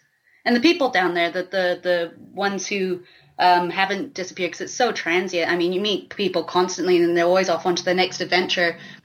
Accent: South Africa; born there; also born or lived in Botswana; But I was born in South Africa originally, lived in Botswana predominantly. I've lived in 7 countries to date, with a couple of stints in the States for just out of curiosity and interest.

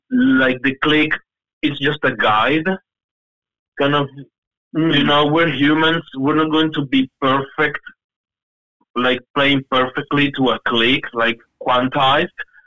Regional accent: Venezuela; English is a second language; now in New Zealand; I'm from Venezuela.

